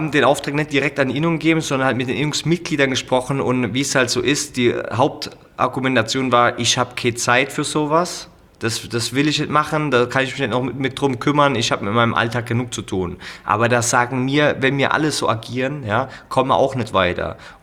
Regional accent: Germany; dass zumindest bei uns in Deutschland, ich weiß nicht genau, wie es bei euch in Österreich ist, aber bei uns in Deutschland über die ganzen letzten Jahre das Handwerk ein gewisses Image bekommen hat

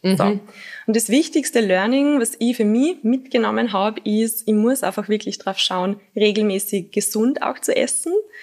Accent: Salzburg, Austria; Ich bin ursprünglich Salzburgerin.

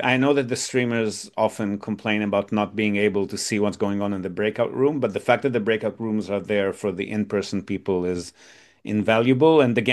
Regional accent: Fukuoka, Japan; I know that I'm from Fukuoka, but I talk about, more global Japan stuff.

